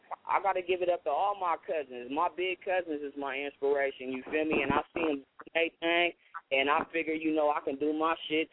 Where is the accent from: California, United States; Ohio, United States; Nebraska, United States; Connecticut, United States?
California, United States; Sacramento; I'm from Sacramento. I'm a king, so I didn't want to say